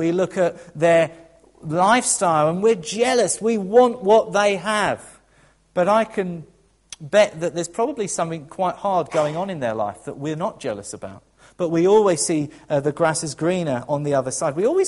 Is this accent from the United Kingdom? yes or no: yes; United Kingdom; we as British do like to moan.